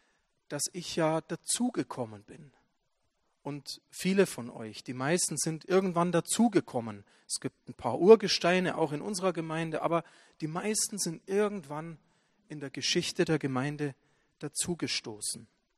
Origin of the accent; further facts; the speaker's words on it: Leipzig, Saxony, Germany; also born or lived in Bavaria; wenn ich jetzt sage, ich komme aus Bayern, dann verstehen die Leute nicht, dass ich 18 Jahre in Leipzig gelebt habe und eigentlich Sachse bin.